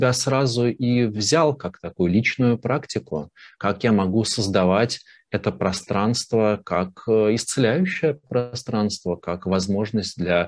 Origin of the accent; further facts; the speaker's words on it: Russia; за счет того, что я россиянин, но долгое время работал в и с Украиной